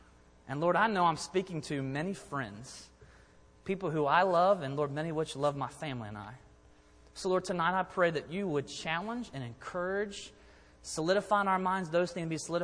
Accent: Maryland, United States; born or raised there

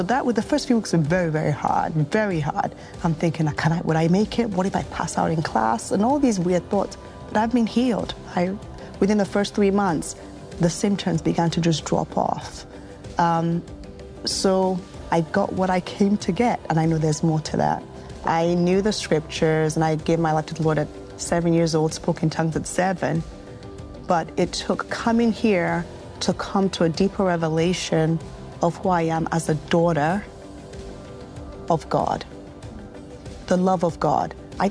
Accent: Brooklyn, New York, United States; I'm also from Brooklyn, New York.

